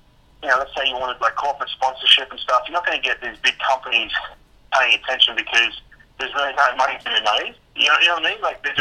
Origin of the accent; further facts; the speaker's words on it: Australia; I come from Australia too, where my family are like, well, why are they having it this time?